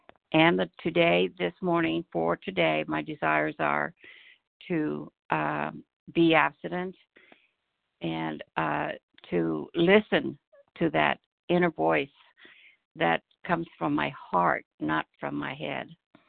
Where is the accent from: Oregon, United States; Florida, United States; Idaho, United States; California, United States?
Idaho, United States; I am from Idaho.